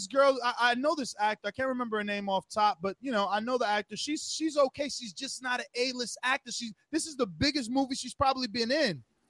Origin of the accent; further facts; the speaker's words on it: Dominican Republic; Now, I'm from the Dominican Republic, you know what I'm saying? So I understand the Caribbean architecture out there